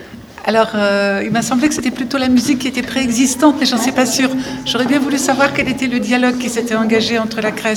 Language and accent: French; Hauts-de-France, France; je suis originaire du Nord. Je suis née pas très loin